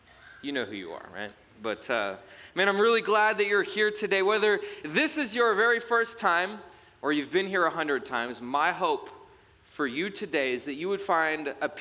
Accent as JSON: {"language": "English", "town": "Georgetown", "region": "Texas", "country": "United States", "tie": "born or raised there", "lives_now": "Springfield, United States", "said": "I grew up in Texas, north of Austin, in a place called Georgetown, Texas."}